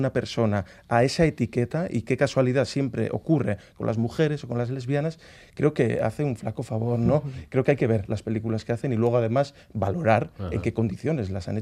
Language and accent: Spanish; Spain; first language Basque; Spanish is a second language; en este estado español hay mucha gente que habla euskera, por lo tanto a mí me parecía natural, porque es mi lengua materna, hablar en euskera y también en castellano